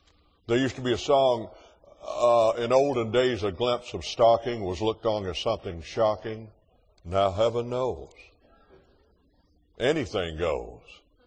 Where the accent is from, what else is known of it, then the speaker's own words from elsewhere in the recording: Alabama, United States; And growing up in Alabama, I grew up under one culture.